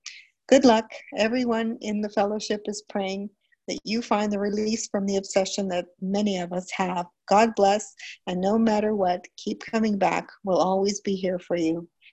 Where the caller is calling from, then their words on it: Toronto, Ontario, Canada; I'm calling from Toronto in Canada.